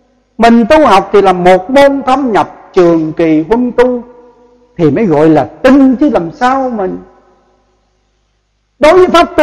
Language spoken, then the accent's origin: Vietnamese; Vĩnh Long, Vietnam; Tôi là người miền, tôi là người Vĩnh Long. Tôi rất đau xót khi nhìn thấy đồng tu chúng Vĩnh Long chúng ta xen tạp quá nhiều.